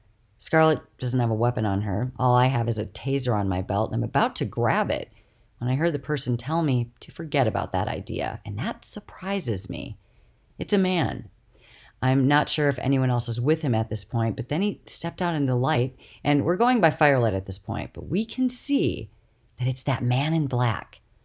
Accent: United States; I tell him that I'm nobody. I'm a tourist from the United States.

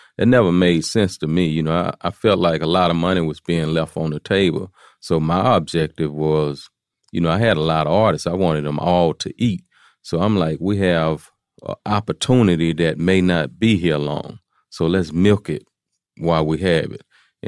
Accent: Houston, Texas, United States; Yeah, I mean, I'm from Fifth Ward. I'm from Fifth Ward is a place in Houston, Texas.

